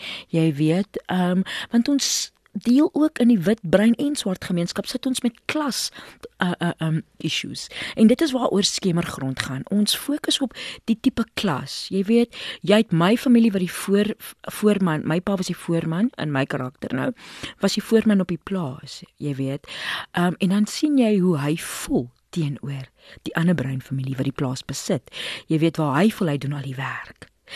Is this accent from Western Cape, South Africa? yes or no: yes; Worcester, Western Cape, South Africa; accent: Boland; ek is 'n woestermeisie. Ek is 'n Bolander. Jy weet, en wanneer dit kom by spraak en taal, dan is ons Bolanders mos maar 'n bietjie anders in ons delivery. Ons klink 'n bietjie meer suiwer, alhoewel ons bruin is.